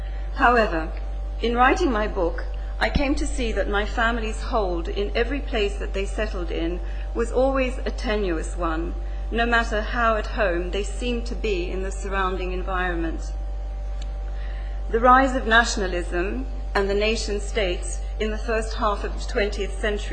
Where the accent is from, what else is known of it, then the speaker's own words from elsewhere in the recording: Australia; And to me, growing up in Australia, he remains totally exotic.